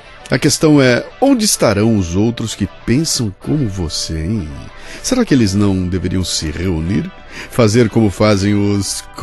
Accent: São Paulo, Brazil; eu mesmo sou de São Paulo

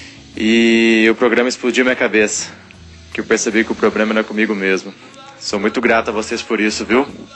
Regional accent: Brasília, Federal District, Brazil; sou de Brasília.

